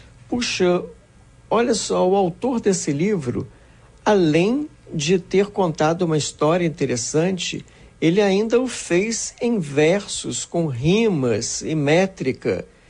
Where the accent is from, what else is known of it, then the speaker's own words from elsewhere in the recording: Rio de Janeiro, Brazil; eu sou carioca, sou nascido e criado aqui no Rio de Janeiro.